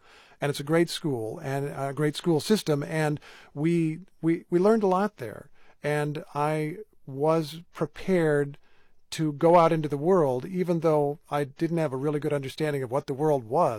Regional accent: Carmel, Indiana, United States; Oh, well, it was a fantastic place to grow up where I learned so much.

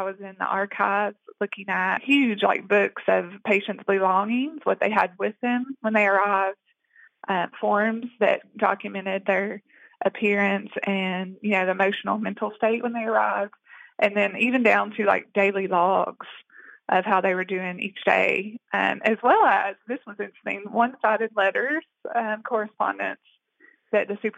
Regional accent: Bristol, Virginia, United States; Yes, I did. I grew up in Bristol, Virginia.

